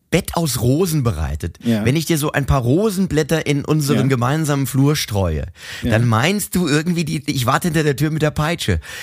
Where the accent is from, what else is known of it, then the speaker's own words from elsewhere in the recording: Mainz, Rhineland-Palatinate, Germany; wir als Mainzer, wir sind eigentlich ganzjährig auf einer innerlichen Karnevalssitzung. Fasnacht, wie wir übrigens hier bei uns sagen.